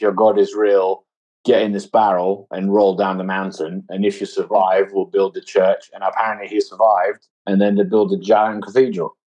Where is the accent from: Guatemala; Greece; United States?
Greece; Corinth, Peloponnese; I'm bilingual because my mom's from London, she's English, and my dad's from Greece. So I grew up in Greece and then quite a small town near Athens called Corinthos.